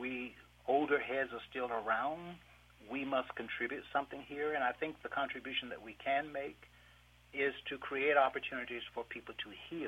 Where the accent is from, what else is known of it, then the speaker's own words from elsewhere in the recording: Apalachicola, Florida, United States; when I speak in my hometown of Apalachicola, Florida